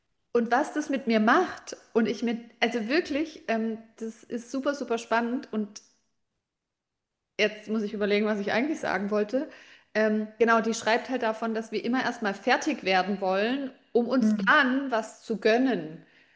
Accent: Baden-Württemberg, Germany; bei uns im Schwabenland, schaffe, schaffe, Häusle baue.

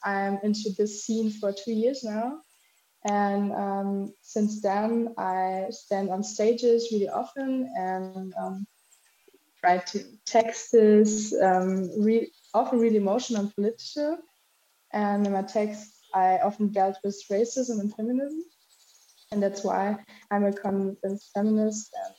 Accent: Wallonia, Belgium; And I'm coming from Newfin

